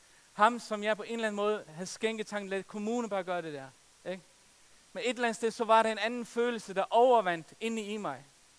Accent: Faroe Islands; sidst jeg var hjemme på Færøerne

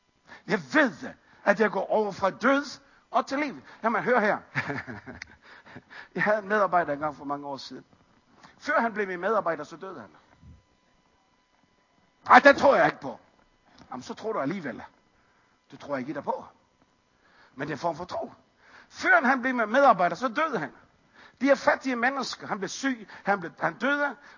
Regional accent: Capital Region of Denmark, Denmark; Jeg er født og vokset op på Bornholm. Boede et års tid nede i Sønderjylland.

